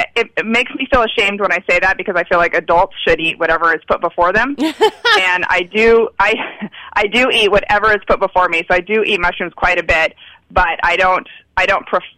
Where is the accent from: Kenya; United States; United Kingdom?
United States; Seattle, Washington; Well, I'm from Seattle, and we don't really have... We have snow very rarely, and when we do, it just shuts the whole city down